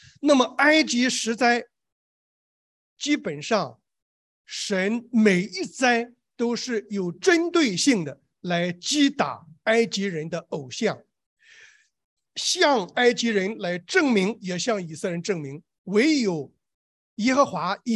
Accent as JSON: {"language": "Chinese", "country": "China", "tie": "born or raised there", "said": "原来我小的时候在中国啊"}